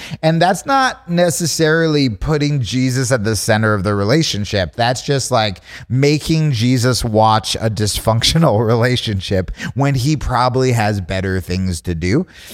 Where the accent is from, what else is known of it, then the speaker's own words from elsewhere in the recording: Hawaii, United States; They would have Kanaka blood. I'm Hawaiian.